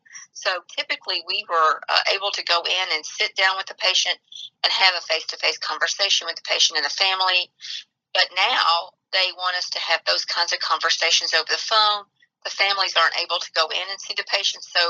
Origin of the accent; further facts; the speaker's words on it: Nashville, Tennessee, United States; Nashville, Tennessee.